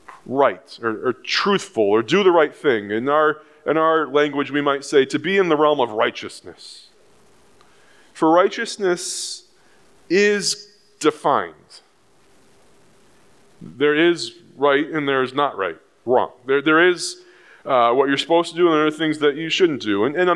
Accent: Windham, New Hampshire, United States; I grew up in Windham, New Hampshire. Anyone know where Windham is?

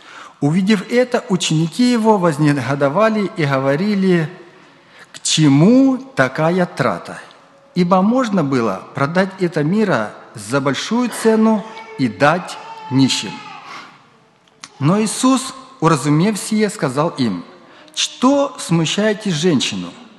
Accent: Kharkiv, Kharkiv Oblast, Ukraine; now in Israel; я приехал из Израиля, тут некоторые друзья мои, а вообще-то я из Харькова, вообще-то.

